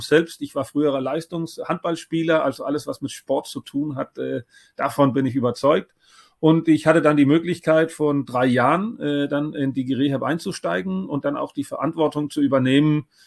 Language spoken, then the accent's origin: German; Denmark; ich komme ja aus Dänemark.